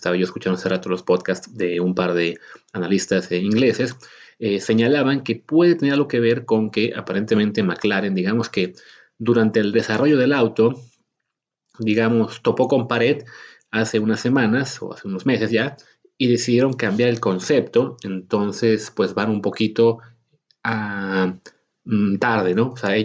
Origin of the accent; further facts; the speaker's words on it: Mexico; nosotros como mexicanos pues tenemos ahí puesto el ojito